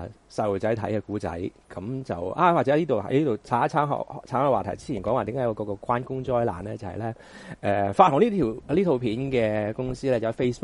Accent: Hong Kong; 其實我哋香港人嘅智商咧

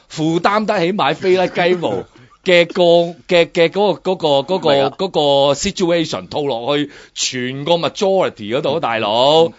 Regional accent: Hong Kong; 作為香港人，特別香港男仔係要反省。

